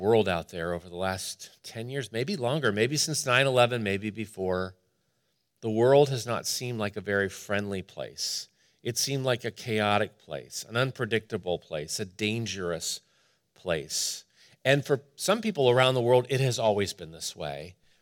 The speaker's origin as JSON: {"language": "English", "region": "Scotland", "country": "United Kingdom", "said": "I told him I was from Scotland, a Presbyterian minister on a lecturing preaching tour of the States."}